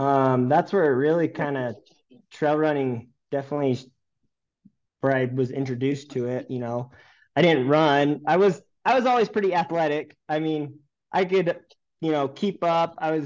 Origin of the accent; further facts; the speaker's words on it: Beaver, Utah, United States; I grew up here in Utah, southern Utah. Grew up in Beaver, Utah, just a small little town, small high school.